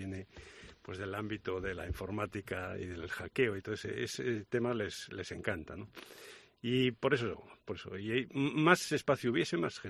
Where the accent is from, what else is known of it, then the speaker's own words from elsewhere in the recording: Galicia, Spain; somos gallegos